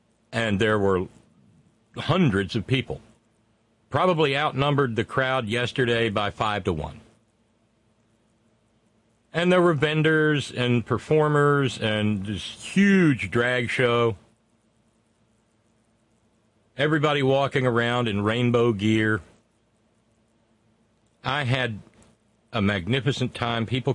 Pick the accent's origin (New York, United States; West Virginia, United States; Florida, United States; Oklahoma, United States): West Virginia, United States; And that coin is West Virginia. I came away from Saturday feeling better about the future of my state than I have in ages.